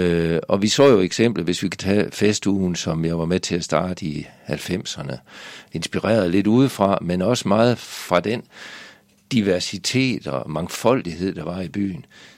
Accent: Svendstrup, North Denmark Region, Denmark; Vi havde en gammel stiv vogn derhjemme i Svendstrup.

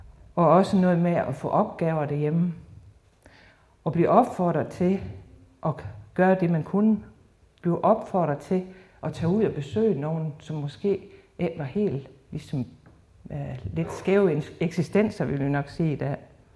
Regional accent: Dejbjerg, Central Denmark Region, Denmark; Jeg er opvokset i Dejbjerg i Vestermarp på en gård sammen med fire søskende.

